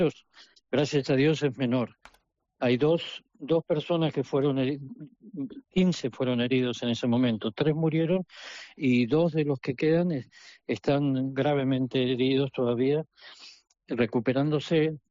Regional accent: Argentina; now in Palestine; Yo soy de la Argentina

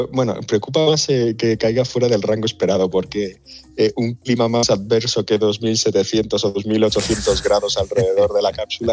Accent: Málaga, Andalusia, Spain; Yo soy de Málaga, así que los calores de ahí los conocemos bien.

